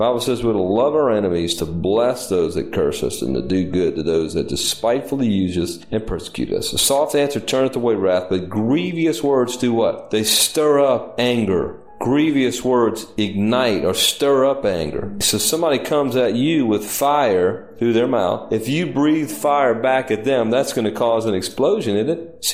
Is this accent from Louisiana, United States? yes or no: yes; New Orleans, Louisiana, United States; I grew up in New Orleans, man. A lot of ships dock there